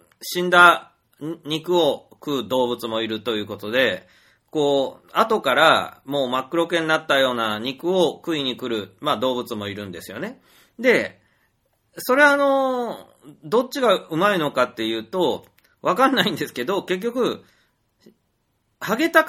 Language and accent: Japanese; Kyushu, Japan; まあ、私九州人だから嬉しいんですけど